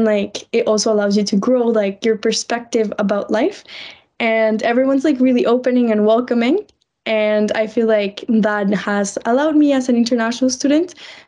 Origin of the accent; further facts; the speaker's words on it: Mexico; I'm from Mexico, so back home, the weather never dropped down past 10 degrees.